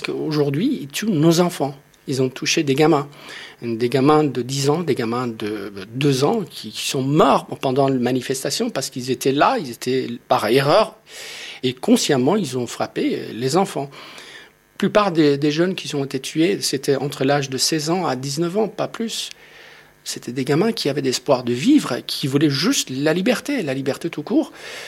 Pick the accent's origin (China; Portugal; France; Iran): Iran; moved away; J'ai quitté l'Iran, mais l'Iran m'a jamais quitté.